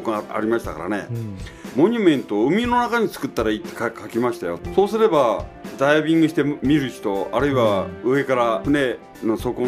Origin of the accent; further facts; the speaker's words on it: Onagawa, Miyagi, Japan; 生まれ育った女川大好きです。女川は何たって海でしょう、水産物でしょう